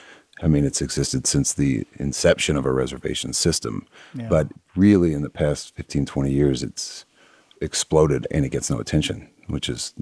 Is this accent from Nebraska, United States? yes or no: no; Texas, United States; And yet, growing up in Texas, I didn't understand how there could be an outlet